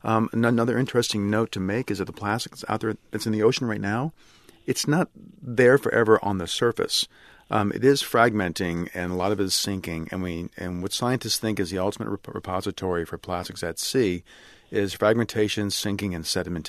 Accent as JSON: {"language": "English", "region": "Louisiana", "country": "United States", "tie": "born or raised there", "said": "I grew up in Louisiana and you'd always go to the Gulf and step in tar, always clean your feet after a day at the beach."}